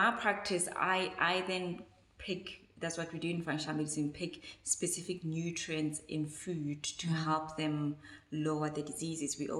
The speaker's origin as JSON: {"language": "English", "town": "Rustenburg", "region": "North West", "country": "South Africa", "said": "And I come from Rustenburg."}